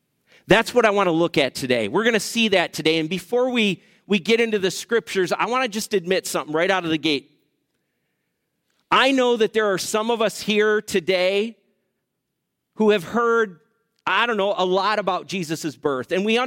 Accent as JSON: {"language": "English", "town": "Springville", "country": "United States", "tie": "born there", "said": "I was born here in Springville, up at the hospital, which doesn't really happen anymore"}